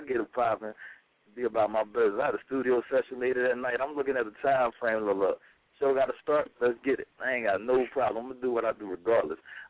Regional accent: Norristown, Pennsylvania, United States; I'm actually from Norristown. I was born and raised in Norristown. My dad from South Philly, 23rd and Dickinson. My mom from Norristown, so that's where I'm from.

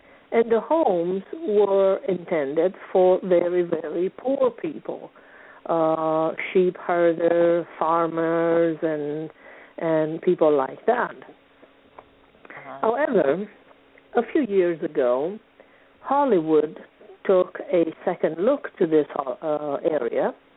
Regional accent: Apulia, Italy; English is a second language; It is close to Puglia, to where I am from. So it's about an hour away from my hometown in Puglia, an hour and a half.

